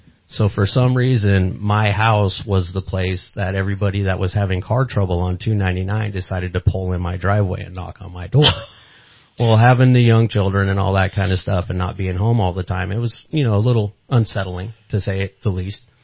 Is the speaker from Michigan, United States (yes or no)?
no; Long Beach, California, United States; I was born and raised in Long Beach, Southern California.